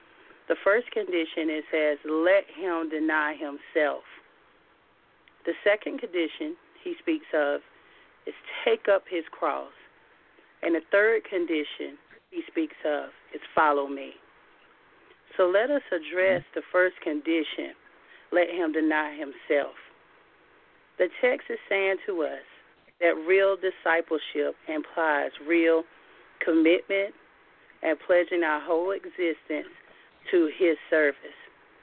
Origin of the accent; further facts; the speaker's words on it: Rocky Mount, North Carolina, United States; I'm from Rocky Mount, North Carolina.